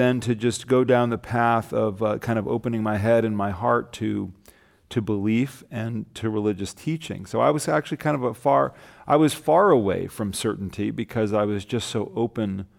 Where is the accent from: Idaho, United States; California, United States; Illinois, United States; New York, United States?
California, United States; Los Angeles; I grew up in Los Angeles with a sense of cultural and ethnic identity as a Jew, growing up like a lot of non-Orthodox Jews do in America